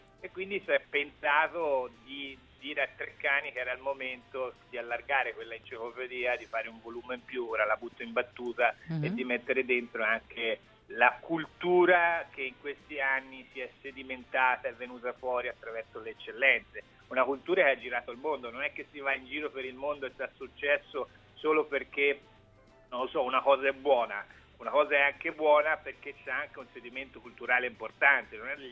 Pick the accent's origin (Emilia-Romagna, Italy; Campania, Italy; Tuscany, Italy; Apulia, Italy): Tuscany, Italy; Siena; Quindi da buon senese guardo lontano